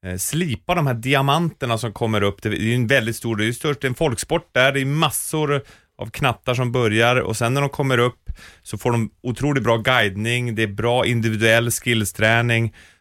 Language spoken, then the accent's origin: Swedish; Finland; accent: Finnish; Jag har fått lite bastning att jag inte får vara för tydlig med min finsk brytning.